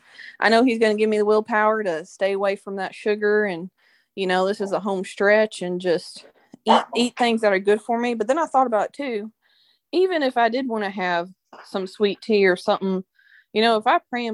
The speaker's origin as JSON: {"language": "English", "region": "the South", "country": "United States", "said": "She told me to lay off the sweet tea, and as a Southerner, that's just offensive."}